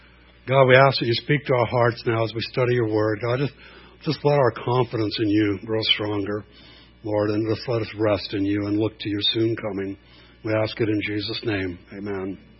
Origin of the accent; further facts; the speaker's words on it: Montebello, California, United States; I grew up in East L.A., Montebello. There was a lot of Russians that migrated there that had prophecies and left just before communism.